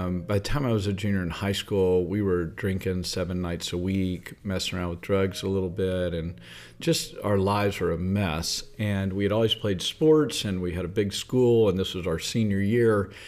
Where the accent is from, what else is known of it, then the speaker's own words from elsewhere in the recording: Texas, United States; And I grew up in Southeast Texas, so guys didn't cry.